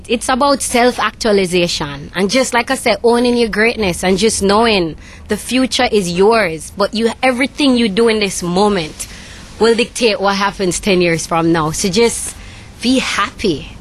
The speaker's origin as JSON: {"language": "English", "town": "Rockford", "region": "Illinois", "country": "United States", "tie": "born or raised there", "said": "I'm from Rockford. Like, I was born on Lucas Road, East Kingston, Rockford, East Kingston Street. I'll say it all day, every day."}